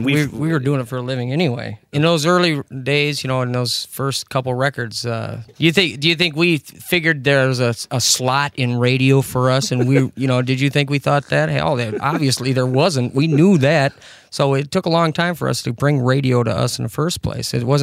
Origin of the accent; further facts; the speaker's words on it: Midwest, United States; You got to remember, we're not from LA or New York. We're from the Midwest, and it's a little more difficult here to be recognized immediately in the industry.